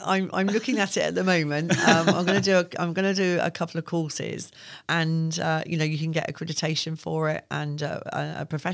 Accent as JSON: {"language": "English", "town": "Isle of Wight", "region": "South East England", "country": "United Kingdom", "tie": "born or raised there", "said": "And I think growing up on the Isle of Wight, there was a lot of Navy because of Portsmouth."}